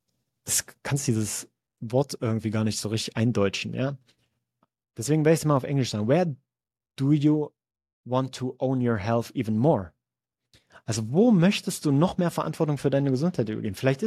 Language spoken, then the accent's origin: German; Sangerhausen, Saxony-Anhalt, Germany; dass ich da bei ihm unterkommen kann in meiner Heimatstadt Sangerhausen